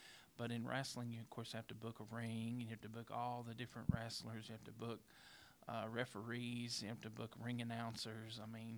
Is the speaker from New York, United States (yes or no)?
no; Logan, West Virginia, United States; I was born on December the 20th of 1976, and I'm from Logan, West Virginia.